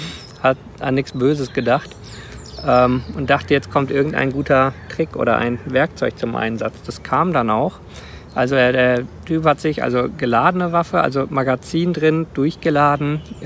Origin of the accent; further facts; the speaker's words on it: Rwanda; Ich bin ja in Ruanda aufgewachsen.